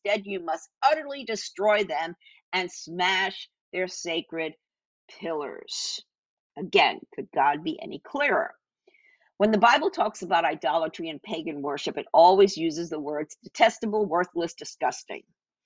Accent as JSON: {"language": "English", "country": "Puerto Rico", "tie": "born or raised there", "said": "growing up in Puerto Rico, and I went back to visit"}